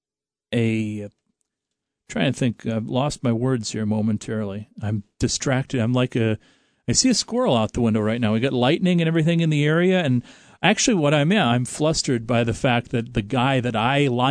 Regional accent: Des Moines, Iowa, United States; Everybody, are you from Iowa? Yeah, I'm from Des Moines.

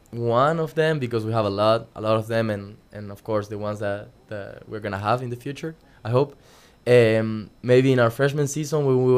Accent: Argentina; English is a second language; moved away; I grew up in Argentina

